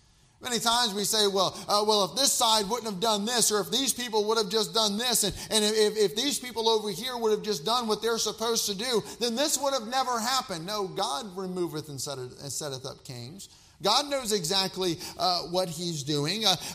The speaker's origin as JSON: {"language": "English", "region": "the South", "country": "United States", "said": "Now, I'm from the South, and every bone in my body is filled with red, white, and blue, amen?"}